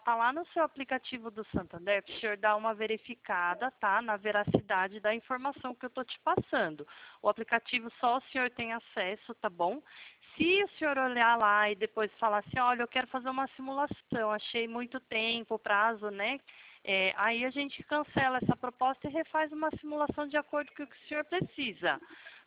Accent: São Paulo, Brazil; eu sou do estado de São Paulo

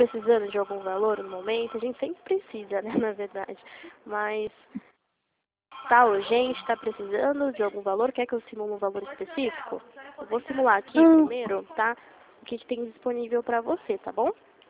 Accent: Limeira, São Paulo, Brazil; Sou de Limeira.

